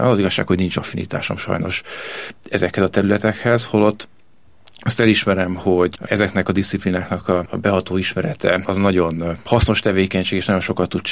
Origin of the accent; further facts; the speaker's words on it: Nagykanizsa, Zala, Hungary; én vidéki családból származom. Nagykanizsán születtem Zala megyében, és egészen az érettségiig ott is éltem, tehát a szülői házban. A családom zalai eredetű